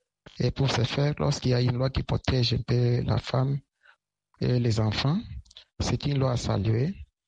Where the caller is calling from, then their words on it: Lubumbashi, Haut-Katanga, DR Congo; réagi depuis Lubumbashi par rapport à la loi qui est au Cameroun. C'est une bonne loi, d'autant plus que chez nous en Afrique, lorsque les maris meurent, les femmes se retrouvent à la galère.